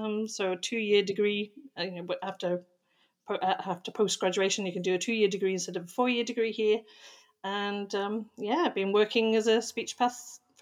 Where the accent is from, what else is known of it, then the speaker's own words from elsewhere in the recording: Wales, United Kingdom; accent: British; now in Australia; But I have to say, I'm actually from Wales. So the accent is more British than it is Australian. But I've been in Australia for about 18 years now.